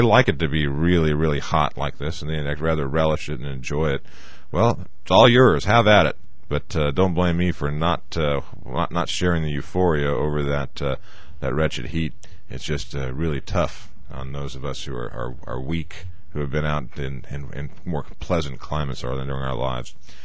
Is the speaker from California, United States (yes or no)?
yes; California, United States; You know, I'm from the West and the South, the true South, as we know, Southern California